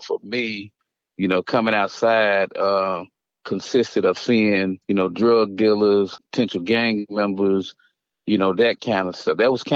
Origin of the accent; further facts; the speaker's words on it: Dallas, Texas, United States; I'm from East Dallas, that neighborhood is rough